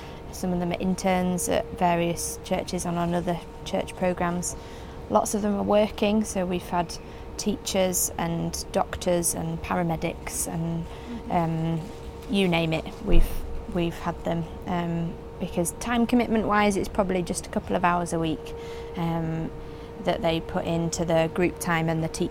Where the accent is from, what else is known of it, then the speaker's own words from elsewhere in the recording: Leeds, Yorkshire and the Humber, United Kingdom; I'm a Yorkshire girl, born and bred, grew up in Leeds.